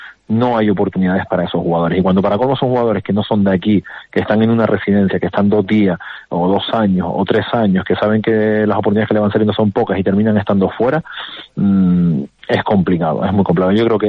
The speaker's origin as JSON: {"language": "Spanish", "region": "Canary Islands", "country": "Spain", "said": "soy Gran Canario"}